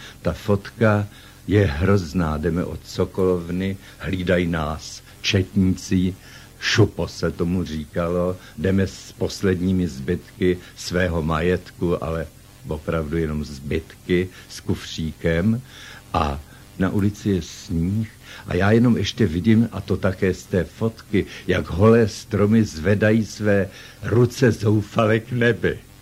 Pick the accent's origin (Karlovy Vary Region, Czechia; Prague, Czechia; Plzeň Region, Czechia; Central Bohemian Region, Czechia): Plzeň Region, Czechia; Plzeň; Narodil jsem se v Plzni v roce 24 ve Veleslavínově ulici 23, na rohu Dominikánské také, přesně to byl rohový dům